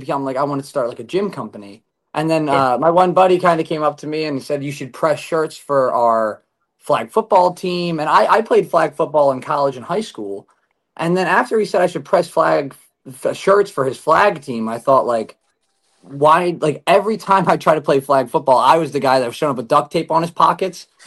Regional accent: Philadelphia, Pennsylvania, United States; we're from Philadelphia, so we're producing a lot of clothes

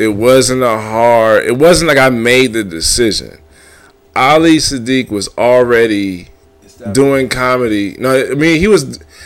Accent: Midwest, United States; he saw that I was from the Midwest, so I had a certain commitment to comedy. Most comics from our area, they don't mind actually trying to be better.

